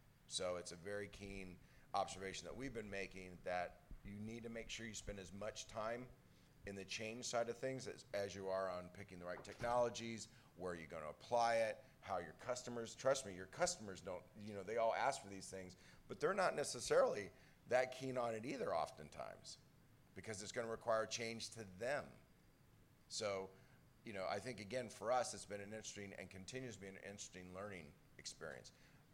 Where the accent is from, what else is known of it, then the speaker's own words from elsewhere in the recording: Kentucky, United States; I'm a hillbilly from Kentucky and a psychologist by training